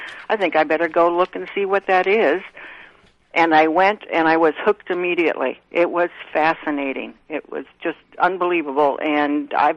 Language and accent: English; Villisca, Iowa, United States; now in Morristown, United States; I'm a native of Iowa. I was born and raised in Villisca in the southwestern corner, but I have been living in New Jersey for much longer than I'd like to admit.